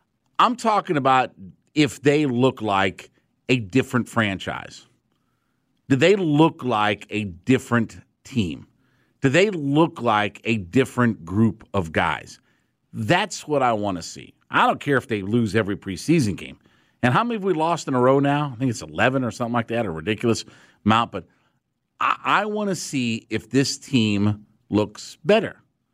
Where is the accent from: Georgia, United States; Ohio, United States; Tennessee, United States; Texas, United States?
Ohio, United States; Canton; So up in my hometown of Canton, Ohio.